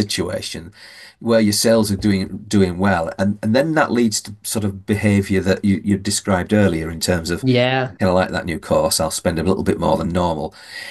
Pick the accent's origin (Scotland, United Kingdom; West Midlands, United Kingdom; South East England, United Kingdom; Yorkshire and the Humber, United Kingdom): Yorkshire and the Humber, United Kingdom; I'm a Yorkshireman with formerly of a Scottish mother.